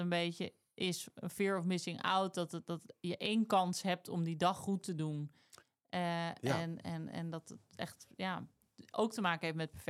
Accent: Eindhoven, North Brabant, Netherlands; Ja, ik kom ook uit Eindhoven. Allebei eigenlijk uit die regio.

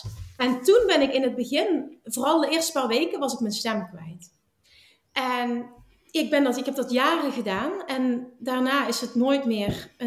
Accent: Limburg, Netherlands; Ik kom uit Limburg.

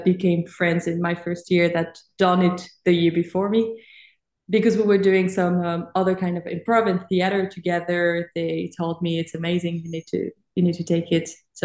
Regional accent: Paris, Île-de-France, France; moved away as an adult; also born or lived in Montreal, Canada; I'm French. I grew up in Paris and then I did my bachelor and started working in Montreal in Canada.

